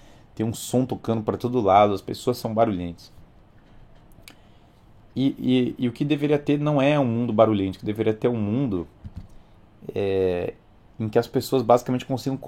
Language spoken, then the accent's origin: Portuguese; Natal, Rio Grande do Norte, Brazil; born there; Mas sim, eu nasci em Natal, Rio Grande do Norte.